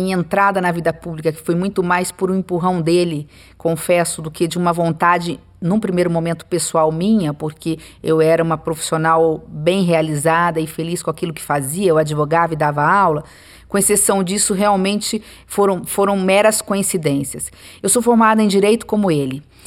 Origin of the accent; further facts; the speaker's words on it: Três Lagoas, Mato Grosso do Sul, Brazil; sou, como muitos brasileiros e brasileiras, filha do interior do país. Eu nasci em Mato Grosso Sul, numa cidade interior que faz divisa com o estado de São Paulo, Três Lagoas, uma cidade pequena na época, muito pequena, hoje já é uma cidade de porte médio.